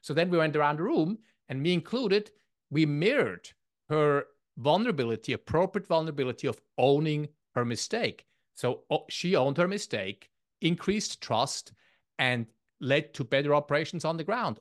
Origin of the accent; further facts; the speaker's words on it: Switzerland; English is a second language; I am from Switzerland and I have an accent indeed.